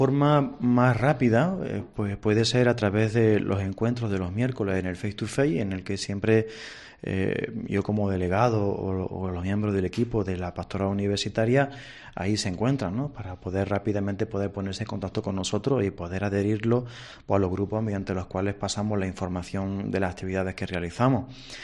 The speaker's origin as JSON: {"language": "Spanish", "town": "Jaén", "region": "Andalusia", "country": "Spain", "said": "para quienes somos de Jaén tiene un significado muy especial, ya que nuestra catedral se levanta como un gran relicario del Santo Rostro, ¿no? La tierra de Jaén es la tierra del rostro del Señor"}